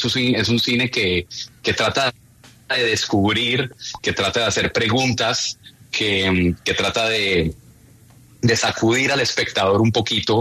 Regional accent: Cali, Valle del Cauca, Colombia; also born or lived in Providence; now in New York, United States; No sé, el acento de pronto se me ha perdido un poquito, pero sigo siendo caleño pura cepa.

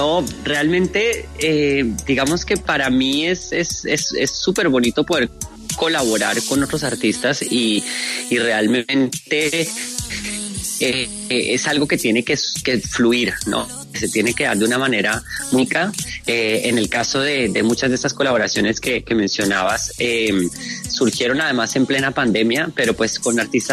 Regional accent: Colombia; now in Mexico; encontrarme con mucha gente también de Colombia, que como colombiano que vive en México, eso, encontrarse con paisanos es súper bonito

